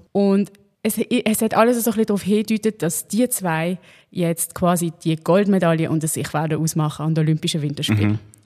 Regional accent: Basel, Basel-Stadt, Switzerland; ich würde jetzt nicht als Baslerin wahrscheinlich an die Luzernenfasnacht

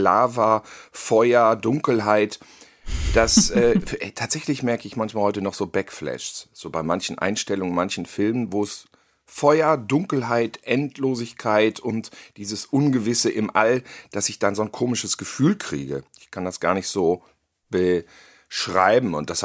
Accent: Gütersloh, North Rhine-Westphalia, Germany; ich komme aus Gütersloh, wir hatten ja einen Militärflughafen und deswegen hatten wir englisches Fernsehen

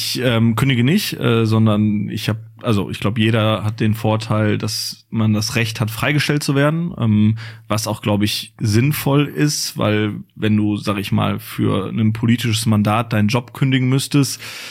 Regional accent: North Rhine-Westphalia, Germany; Also meine Heimat bleibt hier unser schönes Ruhrgebiet

